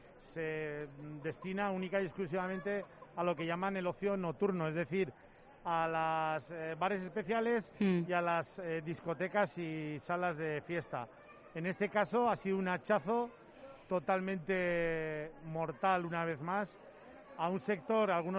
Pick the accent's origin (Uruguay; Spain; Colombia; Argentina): Spain; Pamplona, Navarre; pena como pamplonica, como navarro, de corazón